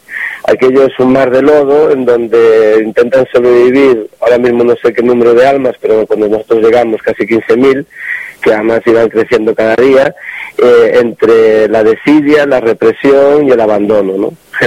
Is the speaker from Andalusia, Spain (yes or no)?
no; Galicia, Spain; Entonces, como buen gallego, igual que te digo una cosa, te digo la otra.